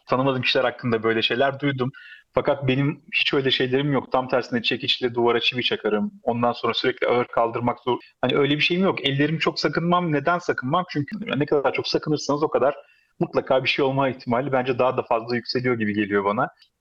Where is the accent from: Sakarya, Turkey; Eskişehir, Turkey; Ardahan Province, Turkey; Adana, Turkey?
Eskişehir, Turkey; Ben de 82'liyim. Nasıl söyleyeyim, ama az çok biliyoruz o Eskişehir'in eski halini. Ben orada doğdum, büyüdüm